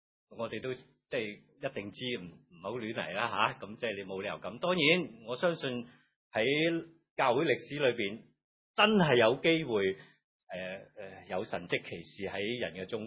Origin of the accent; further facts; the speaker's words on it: Guangdong, China; 你知道我哋广东人就广东话咧，就好多说话都可以讲下嘅